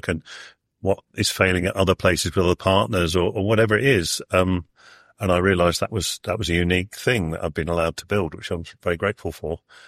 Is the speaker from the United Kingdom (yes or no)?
yes; United Kingdom; Yeah, I'm from Britain.